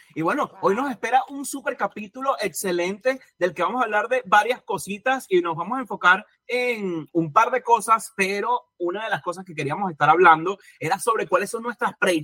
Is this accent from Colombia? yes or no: no; Venezuela; nosotros, como ustedes saben, somos de Venezuela.